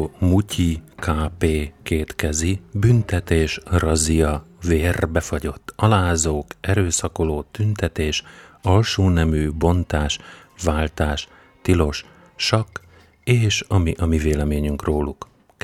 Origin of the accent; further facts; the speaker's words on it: Hungary; és büszkék vagyunk arra, hogy magyarok vagyunk